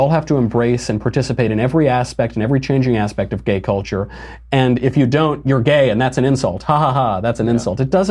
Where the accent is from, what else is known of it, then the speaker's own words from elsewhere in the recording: New York, United States; now in Los Angeles, United States; I'm from New York, I live